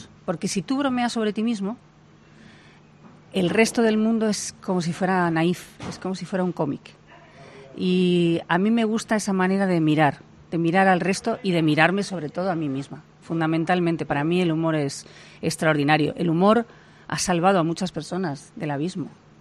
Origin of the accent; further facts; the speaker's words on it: Albacete, Castilla-La Mancha, Spain; todo el mundo sabe que soy de Albacete